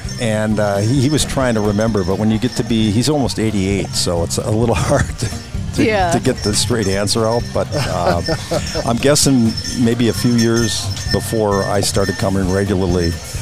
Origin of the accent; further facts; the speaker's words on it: Cudahy, Wisconsin, United States; Originally from Cudahy, Wisconsin.